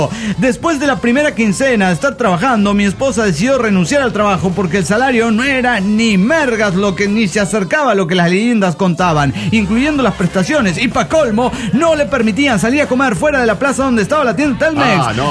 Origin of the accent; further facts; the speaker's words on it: Monterrey, Nuevo León, Mexico; de la ciudad de las montañas, Monterrey.